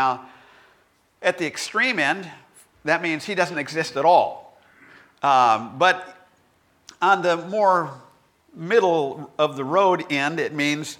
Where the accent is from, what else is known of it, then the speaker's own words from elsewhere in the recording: California, United States; You know, we're all from California going, what's the problem here?